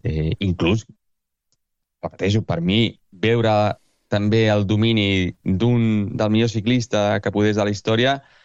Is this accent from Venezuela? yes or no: no; Argentina; Clar, jo he crescut a l'Argentina